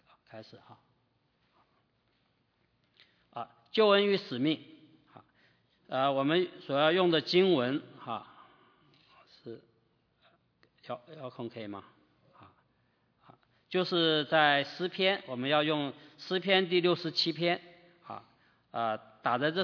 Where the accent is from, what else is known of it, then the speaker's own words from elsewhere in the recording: Taiwan; also born or lived in Nanjing, China; 我的父亲是安徽人，我母亲是南京人，我是在南京出生啊，两岁到台湾去的啊，所以你们可以大概知道我的年纪啊，所以1947年出生。1949年啊，到台湾去，在台湾成长啊，受教育啊。